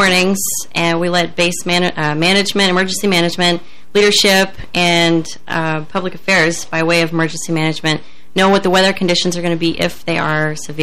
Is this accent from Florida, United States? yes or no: yes; Lake City, Florida, United States; I'm from Lake City, Florida.